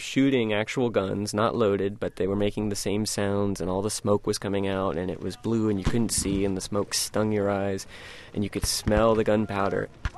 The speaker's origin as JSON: {"language": "English", "town": "Charlottesville", "region": "Virginia", "country": "United States", "said": "I'm from Charlottesville, Virginia"}